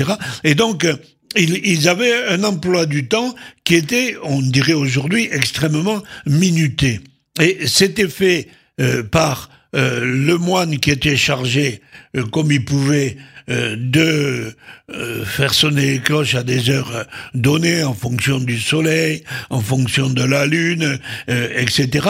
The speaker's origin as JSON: {"language": "French", "region": "Occitanie", "country": "France", "said": "dans le midi de la France, et chez nous en Occitanie"}